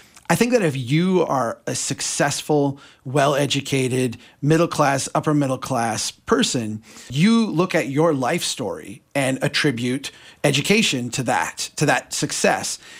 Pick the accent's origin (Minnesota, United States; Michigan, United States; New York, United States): Minnesota, United States; Brainerd; or we could talk about my hometown of Brainerd, or we could talk about Bemidji